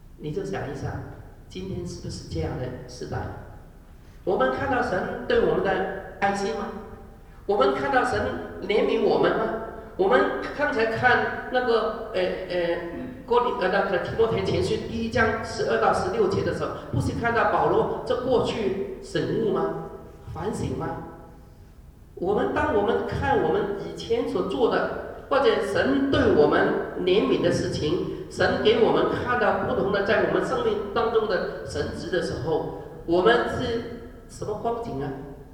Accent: Guangdong, China; 我们广东人说 money money home，

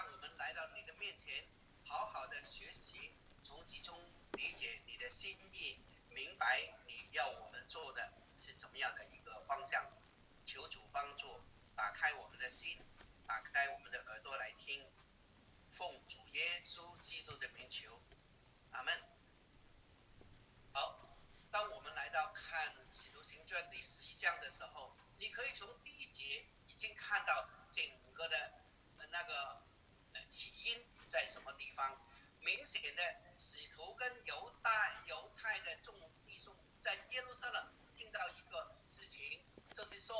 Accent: China; 对我们中国人来说也是大事情

